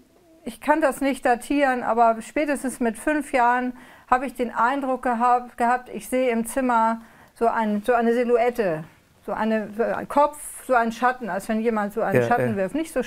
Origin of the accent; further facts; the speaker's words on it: Hamburg, Germany; Und man hat mich als Kind in Hamburg-Fußbüttel immer durch die Nachbarschaft geschickt